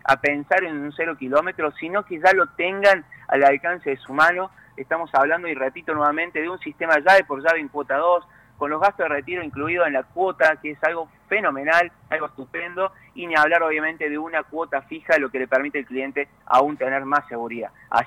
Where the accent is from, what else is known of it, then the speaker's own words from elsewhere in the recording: Cruz del Eje, Córdoba, Argentina; No, imagínate que soy de Cruz del Eje.